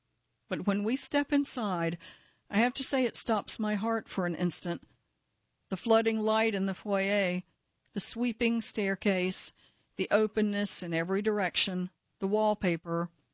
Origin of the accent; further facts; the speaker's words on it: Nashville, Tennessee, United States; because I grew up in Nashville, too